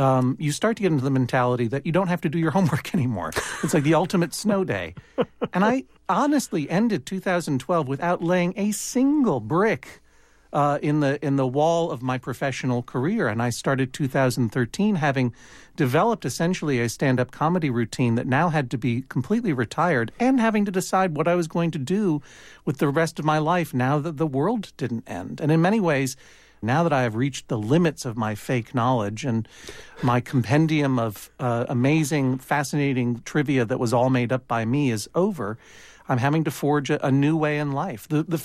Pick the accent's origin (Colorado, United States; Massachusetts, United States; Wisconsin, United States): Massachusetts, United States; Brookline; now in Brooklyn, United States; I am in love with Massachusetts. I'm from Brookline. I live in Brooklyn because it was the closest sounding town to Brookline that I could move into.